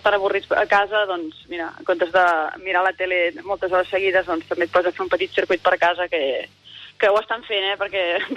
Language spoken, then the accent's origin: Catalan; Igualada, Catalonia, Spain; Sí, sí, sí, sóc d'Igualada. No hi visc per motius laborals